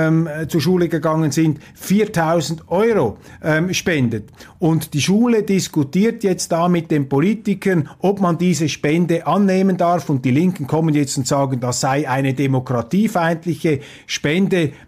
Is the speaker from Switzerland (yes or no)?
yes; Switzerland; Als Schweizer sind wir da etwas in Sicherheit, in relativer Sicherheit